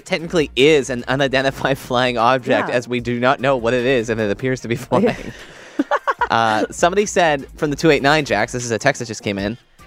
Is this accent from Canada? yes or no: yes; Brampton, Ontario, Canada; I grew up in Brampton, which is, of course, right next to Mississauga.